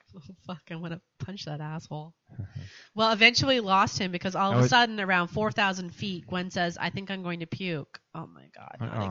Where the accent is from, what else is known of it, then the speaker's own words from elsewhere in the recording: Canada; we're like, yeah, we're Canadian. This is good.